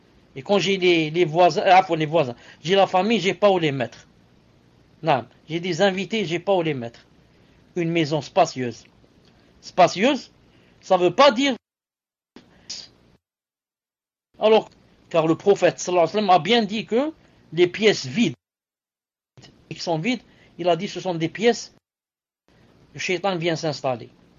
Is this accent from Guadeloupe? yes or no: no; Algeria; je l'ai remarqué chez nous en Algérie. En Algérie, jamais on avait besoin de climatiseur.